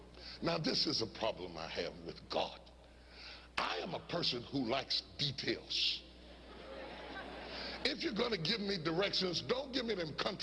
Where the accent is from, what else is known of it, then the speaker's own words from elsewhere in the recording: West Virginia, United States; now in Dallas, United States; I've been in Dallas. I grew up in West Virginia. I've been in Dallas for almost 15 years